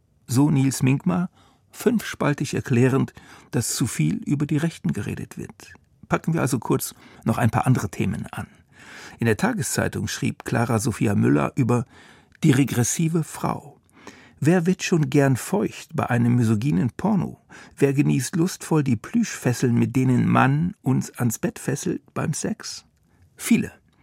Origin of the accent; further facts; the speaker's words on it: Thuringia, Germany; Trotzdem sage ich diesen Satz jedes Mal, wenn das Gespräch auf Thüringen kommt. Meine Heimatregion macht es mir nicht leicht.